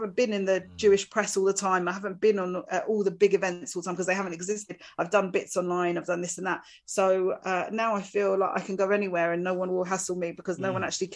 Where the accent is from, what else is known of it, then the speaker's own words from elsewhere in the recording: East of England, United Kingdom; my opening joke is about being from Essex, so I can't really criticise.